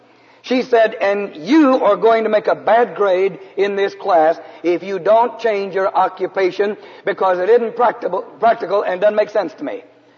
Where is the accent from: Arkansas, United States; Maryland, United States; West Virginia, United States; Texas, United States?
Texas, United States; San Antonio; I grew up in San Antonio, Texas. All of my family went to the San Fernando Cathedral in San Antonio.